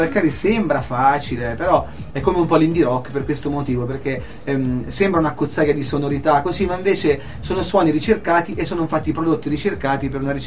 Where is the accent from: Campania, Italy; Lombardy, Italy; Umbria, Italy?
Umbria, Italy; Perugia; Qui sono perugino e si sente.